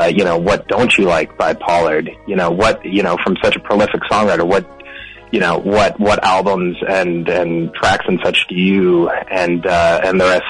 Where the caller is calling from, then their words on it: Toronto, Ontario, Canada; I'm calling from Toronto.